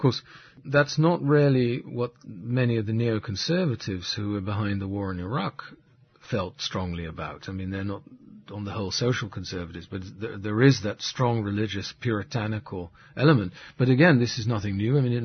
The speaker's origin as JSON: {"language": "English", "country": "Netherlands", "tie": "born or raised there", "said": "I grew up in Holland, so it was a way to go to sort of rediscover the country that I grew up"}